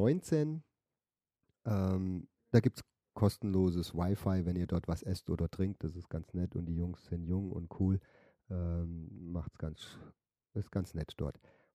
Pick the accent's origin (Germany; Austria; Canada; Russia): Germany; Ich bin Deutscher.